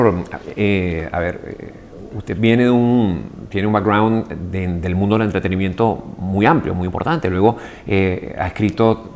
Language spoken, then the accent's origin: Spanish; Venezuela; ¿Qué lección debe aprender el mundo de lo que ha pasado en mi país, en Venezuela?